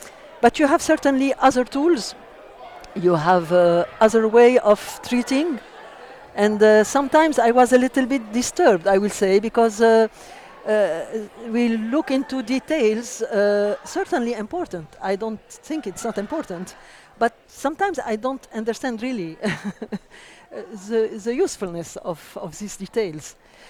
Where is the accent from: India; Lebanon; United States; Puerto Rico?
Lebanon; English is a second language; moved away as an adult; now in France; I came from Lebanon. I live in Lebanon for a lot of time. And recently I moved to France.